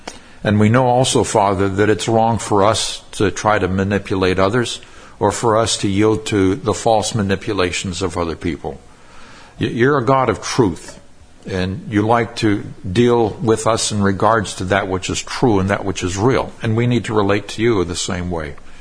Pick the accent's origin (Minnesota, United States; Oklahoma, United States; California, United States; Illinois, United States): California, United States; Chico; born there; I was born in this country. I was born in Chico, California, a long time ago.